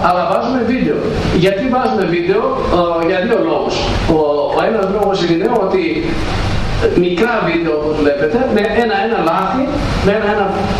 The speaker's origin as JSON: {"language": "Greek", "country": "Greece", "said": "δεν τους λέω επειδή είμαι Ορθόδοξος, να το βλέπετε, αφού είμαι Έλληνας, το βλέπετε"}